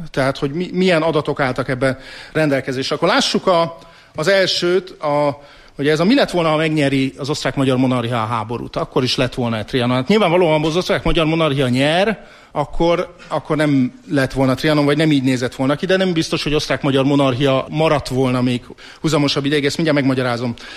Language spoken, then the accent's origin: Hungarian; Budapest, Hungary; ami Csepelen, illetve Erzsébeten mindig a verekedéseket megelőzte a lakótelepen, én ott nőttem föl